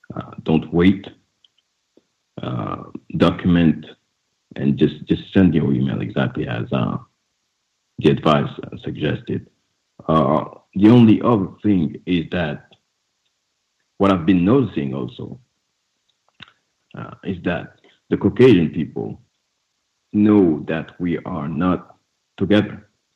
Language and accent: English; Senegal; now in Ireland; I'm from. Originally from Senegal, but I've been living here for 6 years.